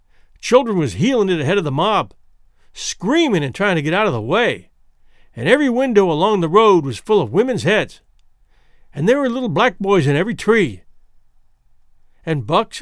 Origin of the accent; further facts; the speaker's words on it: the South, United States; also born or lived in North; I was born and raised in the South, and I've lived in the North, so I know the average all around.